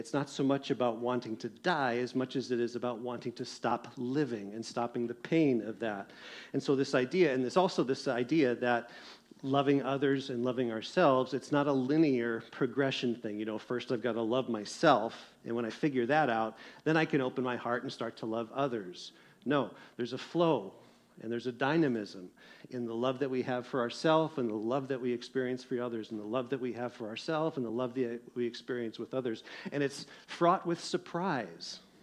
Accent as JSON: {"language": "English", "town": "Seattle", "region": "Washington", "country": "United States", "said": "Yes, I'm from Seattle, kind of a coffee snob, okay?"}